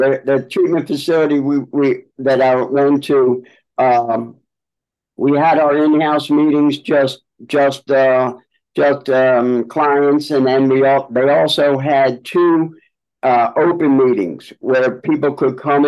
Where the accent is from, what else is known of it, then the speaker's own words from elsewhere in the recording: Philadelphia, Pennsylvania, United States; I'm from Greater Philadelphia region.